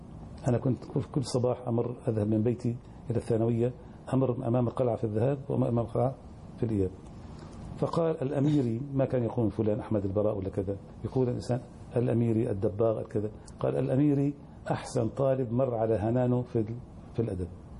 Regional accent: Qornayel, Mount Lebanon, Lebanon; born there; أنا ولدت في قرية قرنايل، في مصيف قرنايل في لبنان

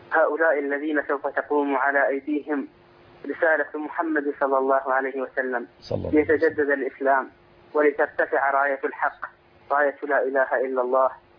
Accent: Iraq; من العراق

